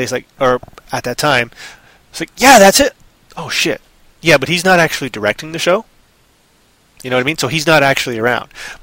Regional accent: Toronto, Ontario, Canada; filmed in Toronto, my hometown.

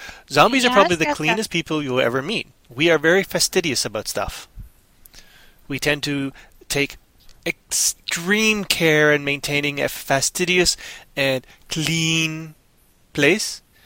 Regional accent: Toronto, Ontario, Canada; And here in Toronto, my hometown where I'm in, because I'm in right now

